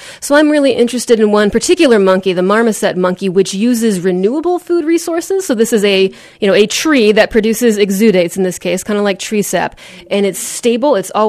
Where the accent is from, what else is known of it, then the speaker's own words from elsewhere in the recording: California, United States; moved away as an adult; Well, I'm originally from California, did my undergrad out there, moved to Ohio for graduate school, Kent State University, and ended up here after that.